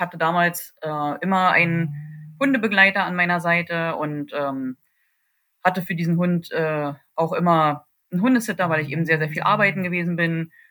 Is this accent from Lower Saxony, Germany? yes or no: no; Berlin, Germany; ich bin jetzt mittlerweile 38 Jahre alt, komme eigentlich ursprünglich aus Berlin